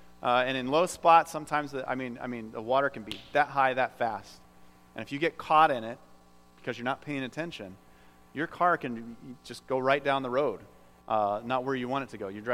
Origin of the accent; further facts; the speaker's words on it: Iowa, United States; But, yes, I'm from Iowa. So I appreciated farmer fare.